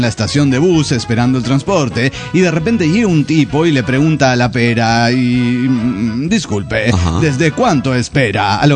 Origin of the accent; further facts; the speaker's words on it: Los Andes, Valparaíso, Chile; Hola, ¿qué tal, amigos? Soy la chica de los Andes, Chile.